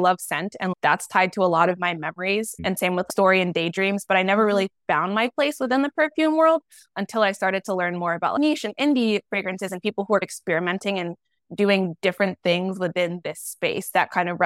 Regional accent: Dayton, Ohio, United States; So I grew up in Dayton, Ohio. I cannot claim New York. I wish I could, but I'm from Ohio.

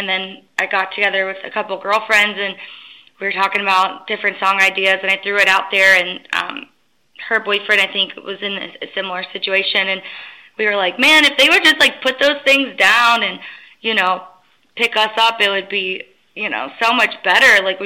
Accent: Virginia, United States; But I grew up in Virginia.

